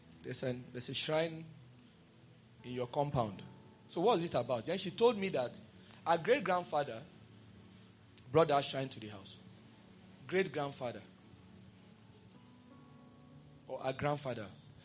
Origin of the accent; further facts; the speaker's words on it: Ondo, Nigeria; I'm not from your village. I'm from Ondo State. I'm from Zion.